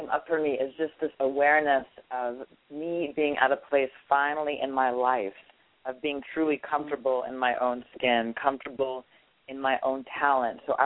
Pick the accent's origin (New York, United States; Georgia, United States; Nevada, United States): New York, United States; Valley Stream; And then when I came back to my hometown, Valley Stream, which I also like to refer to as … Stream